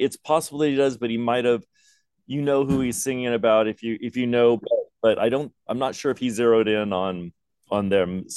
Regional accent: California, United States; now in Seattle, United States; I came from the Bay Area, is where I grew up. So the Giants were my first team, then the A's. And I lived in Seattle for 25 years.

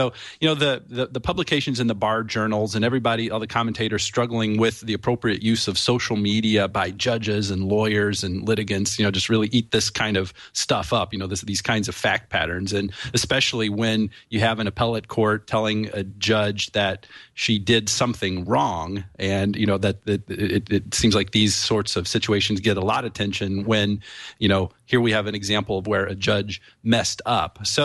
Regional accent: Bedford, Indiana, United States; I'm thinking back, you know, my hometown, Bedford, Indiana.

